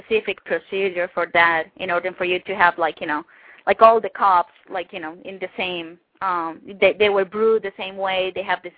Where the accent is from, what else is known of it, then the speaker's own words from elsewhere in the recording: Colombia; Yeah, I'm the founder of the company, and I'm actually from Colombia.